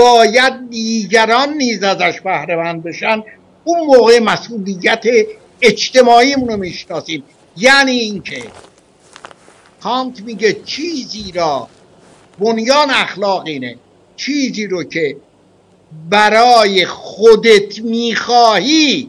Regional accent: Iran; به عنوان یک ایرانی

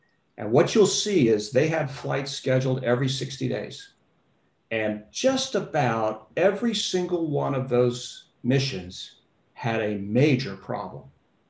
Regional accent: Florida, United States; you know, I grew up in Florida, and we would watch the space shots on television, and we'd walk out in the backyard

